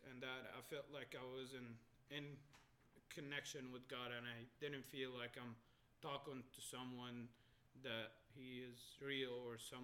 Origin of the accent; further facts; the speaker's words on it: Alexandria, Alexandria Governorate, Egypt; I am originally from Egypt. I was born and raised in Alexandria, Egypt, and it's somewhere in the world.